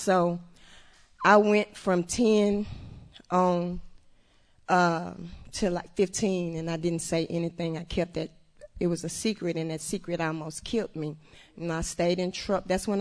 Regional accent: Houston, Texas, United States; I'm from Houston. I'm an only child, and I was raised in a real Baptist, Southern Baptist Christian family.

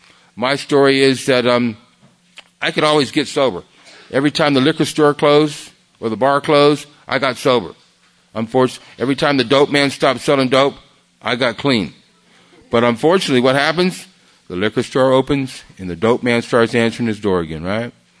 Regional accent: Okinawa, Japan; now in United States; I was raised in the Orient. I was raised in Okinawa in Japan. And I come back to the States in the 60s

